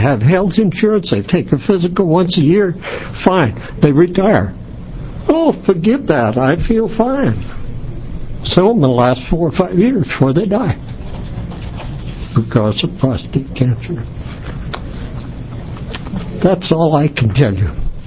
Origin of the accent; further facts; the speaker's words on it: Pilot Rock, Oregon, United States; I'm from Pilot Rock